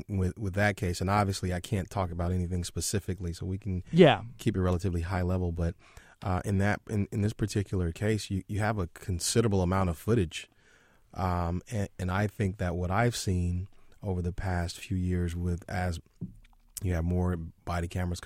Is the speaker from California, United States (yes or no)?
yes; Los Angeles, California, United States; So I grew up in Los Angeles and was almost victimized by the LAPD pretty regularly.